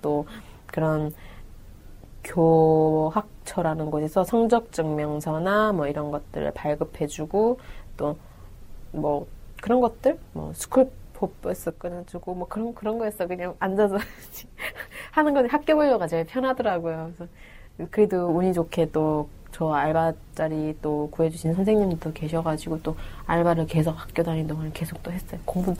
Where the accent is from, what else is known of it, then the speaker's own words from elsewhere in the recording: North Korea; now in South Korea; 제가 북한에서 왔다는 걸 말하기 원하지 않았었던 것 같아요.